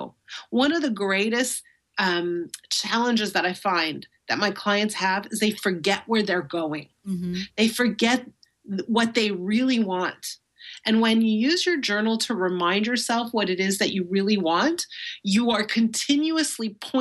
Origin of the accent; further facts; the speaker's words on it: Canada; I'm Canadian. I say data.